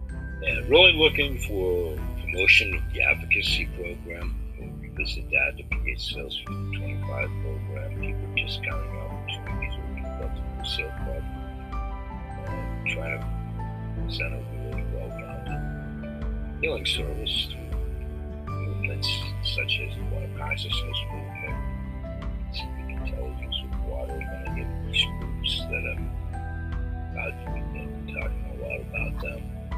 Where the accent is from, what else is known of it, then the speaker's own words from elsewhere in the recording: Maine, United States; how we're both coincidentally from Maine